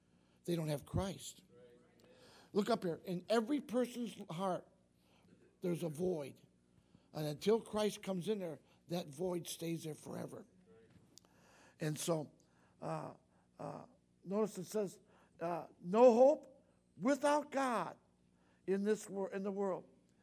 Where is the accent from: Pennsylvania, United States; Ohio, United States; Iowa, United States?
Ohio, United States; Toledo; born there; I was born in Toledo, Ohio, on March 22nd, 1949, in Toledo, Ohio, amen?